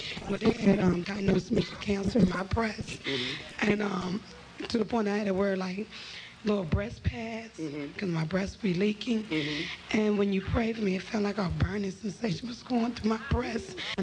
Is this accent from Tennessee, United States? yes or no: no; Washington, District of Columbia, United States; born and raised in Washington, D.C.